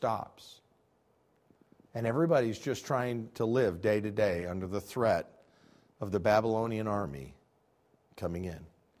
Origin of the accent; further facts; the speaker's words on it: United States; and I, being born and raised in America, have no concept of what it's like to live in a land that is torn up by war.